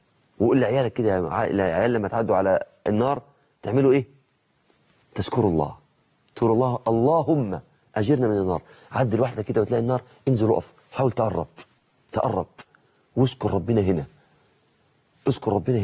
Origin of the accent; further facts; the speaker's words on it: Mansoura, Dakahlia, Egypt; في عندنا في المنصورة حديقة بسيطة قوي